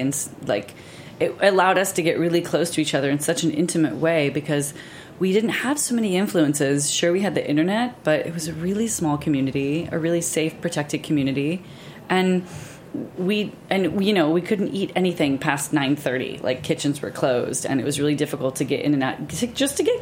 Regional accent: California, United States; I'm from California. I surf. I teach yoga.

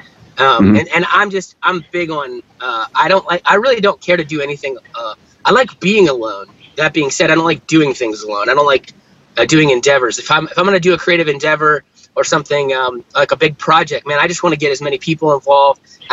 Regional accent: Fredericksburg, Virginia, United States; also born or lived in Charlotte, United States; I'm a pastor at my home church that I grew up at in Fredericksburg, Virginia. I was gone for 11 years. Like I was in college and grad school, and then I lived in Charlotte where the band was full time for 5 years.

